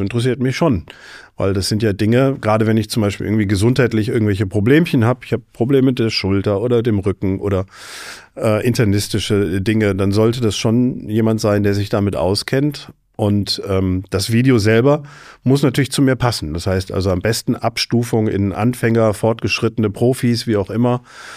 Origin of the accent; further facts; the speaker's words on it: Solingen, North Rhine-Westphalia, Germany; Und dann bin ich halt damals in meiner Heimatstadt Solingen in so ein Gym rein